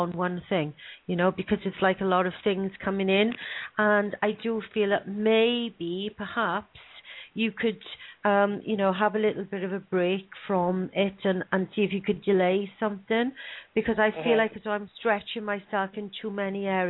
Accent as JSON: {"language": "English", "region": "Wales", "country": "United Kingdom", "said": "The roadshow is starting in South Wales, which is going to be very important to myself and Mike, as we are both Welsh, and we can't wait to take the roadshow to our homeland, if you like, of South Wales."}